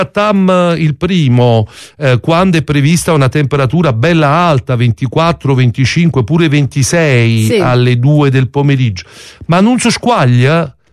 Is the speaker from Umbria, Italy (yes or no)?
no; Naples, Campania, Italy; noi siamo napoletani